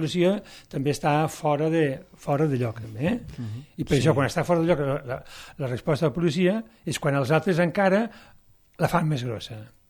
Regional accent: Catalonia, Spain; soc català però tonto no

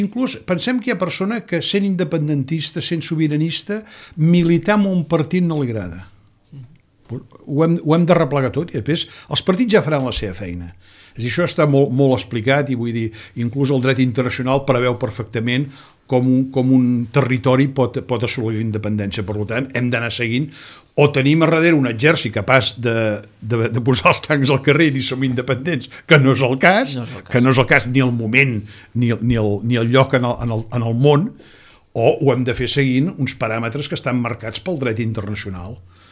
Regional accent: Barcelona, Catalonia, Spain; jo no sóc prioratí, suposo que pel meu parlar la gent que escolti el programa ho veurà perfectament, jo sóc fill de Gràcia a Barcelona

